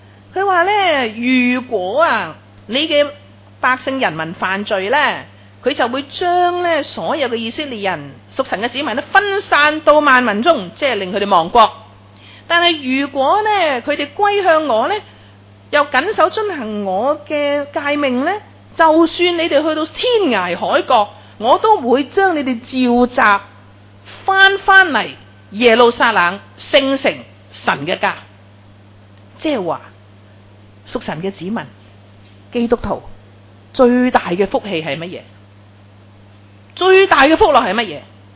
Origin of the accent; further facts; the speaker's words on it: Hong Kong; 咁你知我哋香港人啲床啦，通常双人床都3.5尺都得㗎嘛